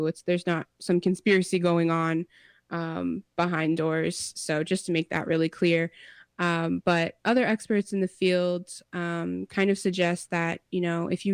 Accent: Rosebud, South Dakota, United States; also born or lived in Minnesota; I come from the Sichangu Lakota people from Rosebud, South Dakota, as well as the White Earth people from northern Minnesota.

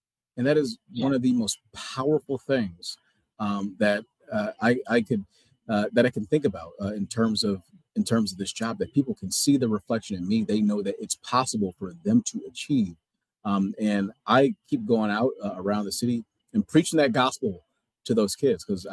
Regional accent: Wisconsin, United States; wow, this is in my home state. I want folks to come and to be able to experience this, to experience the diversity that we have here in the city, which really, I think, extends to the entire state of Wisconsin.

